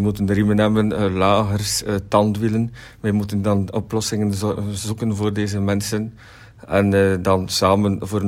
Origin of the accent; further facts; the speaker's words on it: Ostend, Flanders, Belgium; Maar natuurlijk een eer als echte Oostendenaar ben ik daar zeer blij mee.